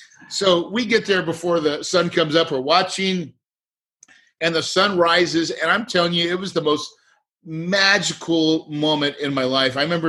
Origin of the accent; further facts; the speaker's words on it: West Plains, Missouri, United States; I grew up in West Plains, Missouri in the Ozarks, just like you see on the Ozarks in Netflix, that type of Ozarks, on a country farm, 180 acres.